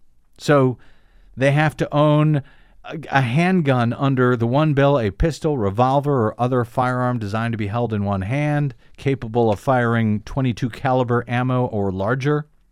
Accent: Missouri, United States; Should I move back to my home state and run for that down in the Boot Hill of Missouri

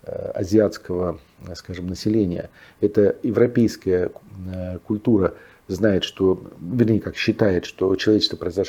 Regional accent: Lake Baikal area, Russia; moved away as an adult; я приехал на малую родину, я родился на Байкале, вырос, 18 лет уехал

